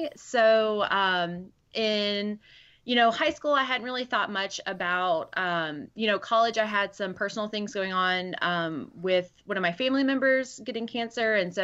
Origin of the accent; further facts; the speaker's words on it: Pensacola, Florida, United States; the University of West Florida is in Pensacola, Florida, and that's my hometown. And so now I'm, you know, back at home working at an institution.